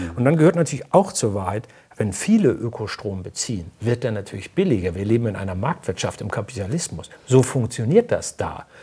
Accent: Northern Germany, Germany; born there; Und ich bin gebürtiger Norddeutscher, wir sind Dickköpfe.

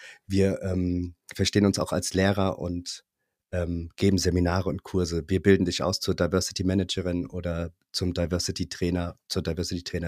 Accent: Wiesbaden, Hesse, Germany; ich bin 45 Jahre alt. Ich bin in Wiesbaden geboren und aufgewachsen. Ich bin, das ist vielleicht wichtig für die Zuhörerinnen, ein schwarzer Mann.

